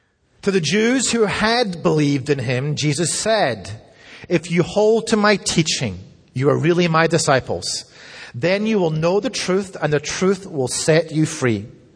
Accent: Scotland, United Kingdom; it was a great time to be a Scotsman in North America.

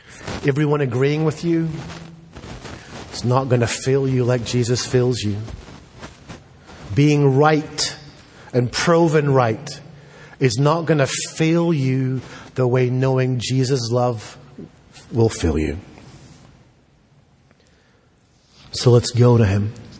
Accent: United Kingdom; But because I'm British, I'm like, oh, I get to make the observations, you don't.

